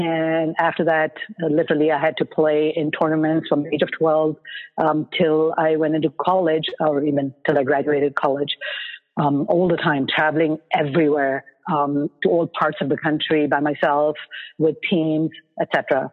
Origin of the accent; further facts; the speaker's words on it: Kolkata, West Bengal, India; Of course, it was a very conservative, restrictive kind of society for young girls.